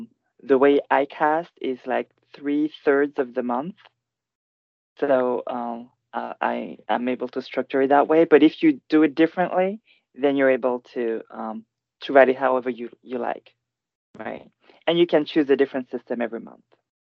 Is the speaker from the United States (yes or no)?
no; Guadeloupe; I'm from Guadeloupe, but Cambois is common to Guadeloupe and Martinique. Both islands have the culture of Cambois.